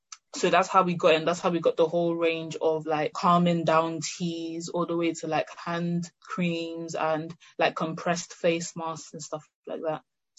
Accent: Nigeria; now in United Kingdom; I was born here, but I grew up in Nigeria

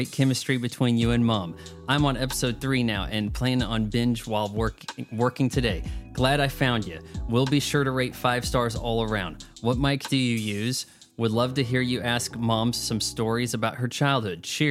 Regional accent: Hawaii, United States; I mean, I'm from Hawaii.

